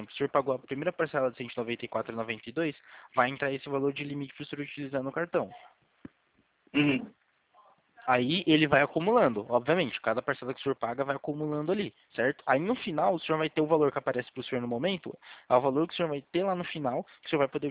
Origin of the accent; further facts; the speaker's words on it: São Paulo, Brazil; Como eu sou aqui de São Paulo